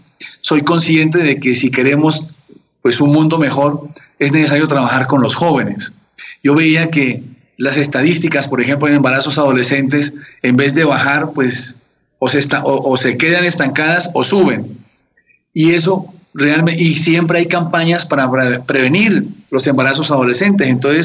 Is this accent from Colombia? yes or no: yes; Pasto, Nariño, Colombia; now in Cali, Colombia; soy pastuso nacionalizado caleño